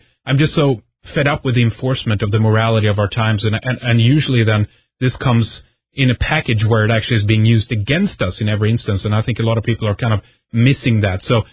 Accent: Sweden; English is a second language; I'm from Sweden.

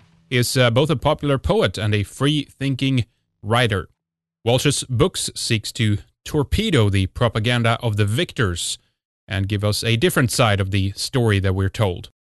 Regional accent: Sweden; from Sweden.

